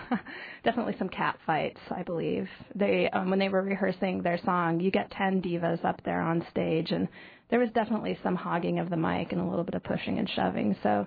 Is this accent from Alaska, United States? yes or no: yes; Ketchikan, Alaska, United States; and I hail from Ketchikan.